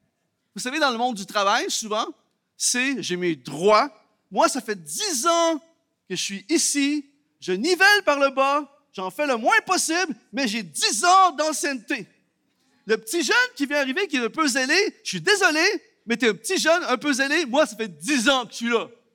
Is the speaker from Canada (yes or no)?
yes; Canada; Mon accent aujourd'hui est connecté au fait que j'ai grandi toute ma vie ici.